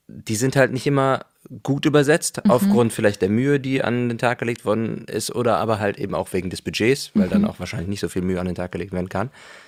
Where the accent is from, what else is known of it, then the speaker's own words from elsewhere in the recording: Cologne, North Rhine-Westphalia, Germany; Ich bin ja auch Kölner